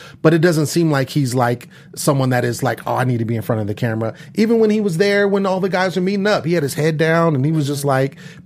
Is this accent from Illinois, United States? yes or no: no; California, United States; I'm from Northern California.